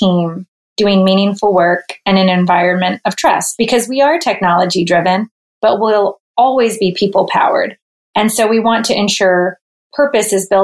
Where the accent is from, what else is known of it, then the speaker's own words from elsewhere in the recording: Tucker, Georgia, United States; So I grew up in Tucker, Georgia, which has grown significantly since then.